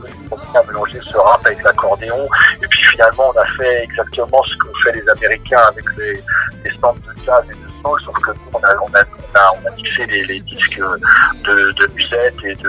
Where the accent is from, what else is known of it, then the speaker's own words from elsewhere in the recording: France; parce que je suis français